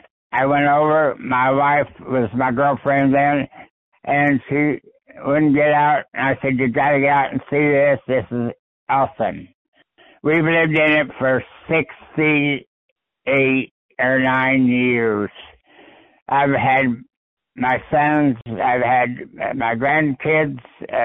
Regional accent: Ohio, United States; because I was born and raised back there near Dayton, Ohio.

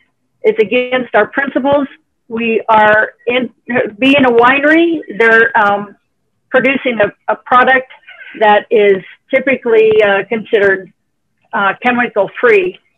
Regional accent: San Luis Obispo, California, United States; from San Luis Obispo

